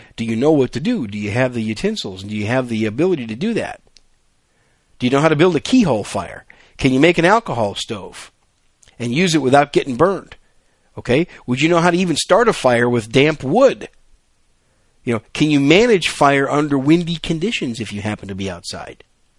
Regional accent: Wisconsin, United States; I grew up in Wisconsin up north. There's a lot of birchwood trees up there.

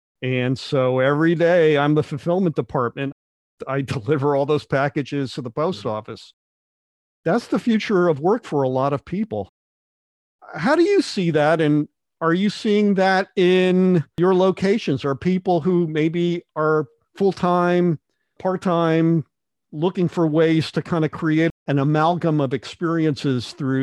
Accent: New Haven, Connecticut, United States; And I grew up in New Haven, Connecticut, which is a city that had a vibrant craft community and small businesses.

